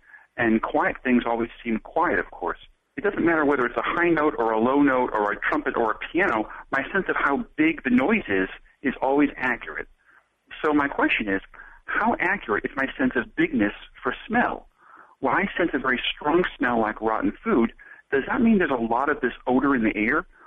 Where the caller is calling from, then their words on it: Cambridge, Massachusetts, United States; from Cambridge, Mass. In the USA.